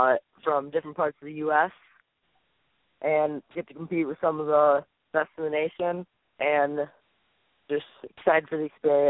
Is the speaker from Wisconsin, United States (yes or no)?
no; Arizona, United States; It's in my hometown at a school not too far from me at Chaparral, and I'm beyond excited.